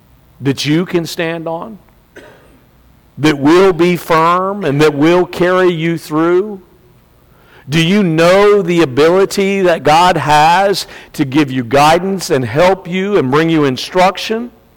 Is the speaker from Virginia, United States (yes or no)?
yes; Virginia Beach, Virginia, United States; I grew up in Virginia Beach. It's a place called Sandbridge in Virginia Beach, which is a beautiful place.